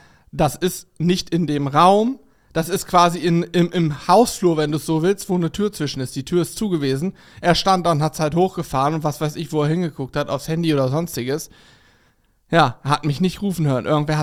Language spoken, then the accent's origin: German; Steinwedel, Lower Saxony, Germany; Nee, Steinwedel. Steinwedel. Bei Lehrte.